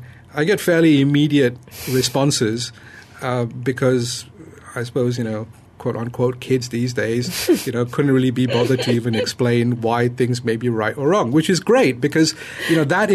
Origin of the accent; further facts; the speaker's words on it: Malaysia; As a Malaysian